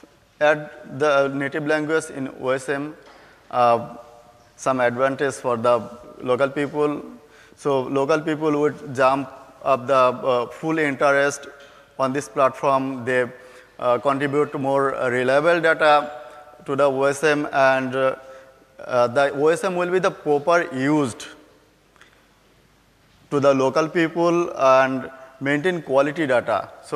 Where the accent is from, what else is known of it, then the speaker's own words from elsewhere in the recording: Bangladesh; from Bangladesh.